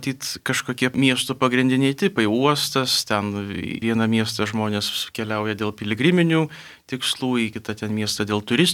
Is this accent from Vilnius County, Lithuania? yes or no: yes; Trakai, Vilnius County, Lithuania; Ir kada būdu esame iš Trakų, jūs iš pilies, aš iš miesto.